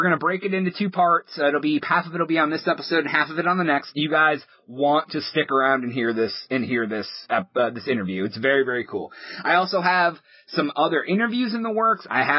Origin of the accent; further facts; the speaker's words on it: Ohio, United States; now in Texas, United States; We are originally from Ohio, but TNT lives in Florida, and I live in Texas.